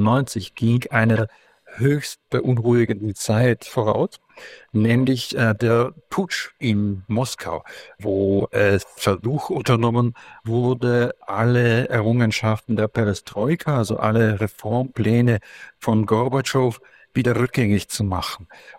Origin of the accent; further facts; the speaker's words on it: Ivano-Frankivsk, Ivano-Frankivsk Oblast, Ukraine; Ich war in meiner Heimatstadt Ivano-Frankivsk im alten Stanislaw.